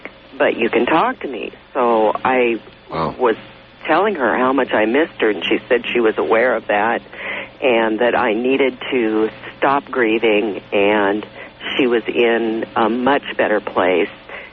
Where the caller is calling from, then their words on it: Enumclaw, Washington, United States; I'm calling from Enumclaw, Washington.